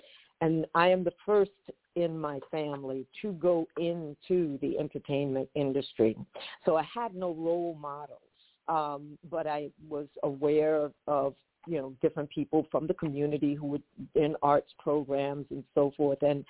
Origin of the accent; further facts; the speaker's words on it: Harlem, New York, United States; Growing up in Harlem, I was accustomed to my neighborhood being one of a community where people looked out for each other.